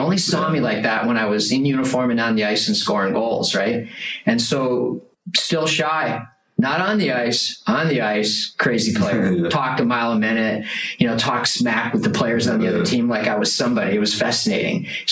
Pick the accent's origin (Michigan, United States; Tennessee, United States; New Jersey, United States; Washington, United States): Michigan, United States; Detroit; first language German; English is a second language; when I went to first grade, I couldn't speak a word of English. My parents had moved to a German neighborhood in Detroit, and all we spoke was German.